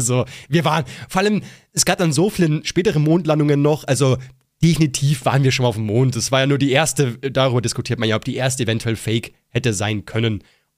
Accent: Liechtenstein; Aber ich bin ja aus Liechtenstein, mich betrifft's nicht so krass.

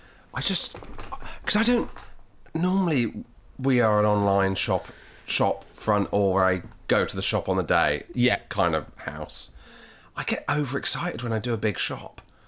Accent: South West England, United Kingdom; No. No, and I'm from Devon.

